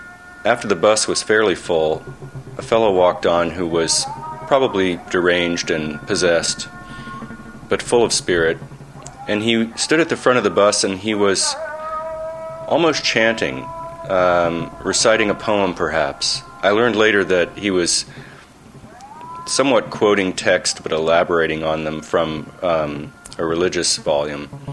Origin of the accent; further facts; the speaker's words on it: Columbus, Ohio, United States; born there; I was born in 1954 in Columbus, Ohio.